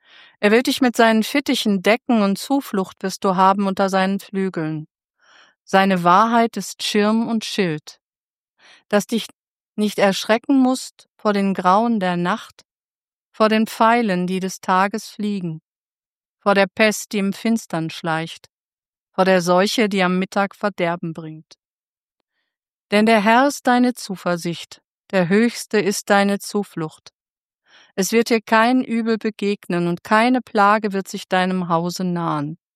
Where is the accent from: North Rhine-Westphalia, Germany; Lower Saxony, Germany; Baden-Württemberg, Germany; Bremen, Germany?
North Rhine-Westphalia, Germany; Iserlohn; born there; now in Hamburg, Germany; Ich bin gebürtig im Sauerland, in Iserlohn.